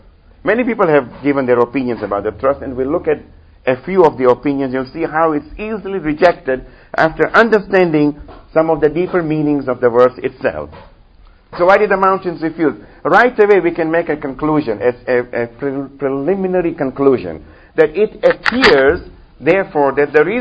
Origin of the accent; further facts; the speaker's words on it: Kenya; now in Seattle, United States; I come from Kenya, so I have to be patriotic, you know. I still love my country.